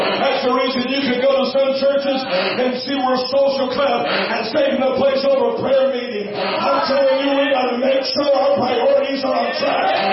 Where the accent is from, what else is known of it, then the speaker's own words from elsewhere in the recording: Indiana, United States; now in Florida, United States; And I remember as a young boy, I grew up in Indiana, and we'd fly to Florida all the time.